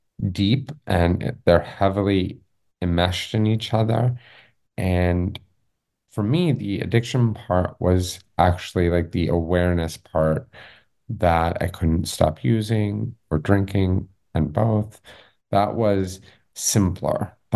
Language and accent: English; Los Angeles, California, United States; now in Atlanta, United States; I'm from LA. I'm here from Los Angeles. So I had come out to Atlanta to start a music festival, actually.